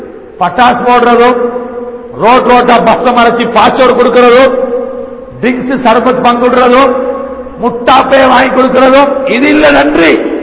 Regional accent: Sri Lanka; born there; நான் பிறந்த நாடு, நான் ஒரு சிறிலங்கன், நான் ஒரு இலங்கையன், நான் இந்த நாட்டில் பிறந்தவன்

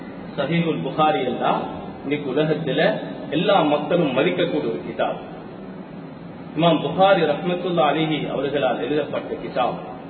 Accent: Sri Lanka; நான் சொன்ன, நான் இலங்கையை சேர்ந்தவர்

